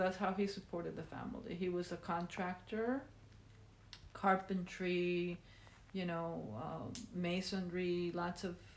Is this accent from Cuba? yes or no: yes; Cuba; I grew up in Cuba